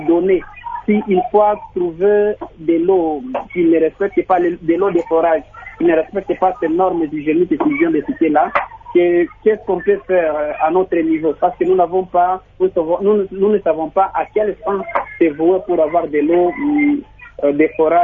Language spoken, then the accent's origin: French; Bukavu, South Kivu, DR Congo; Parce que si chez nous à Bukavu, c'est une pratique qui laisse à désirer.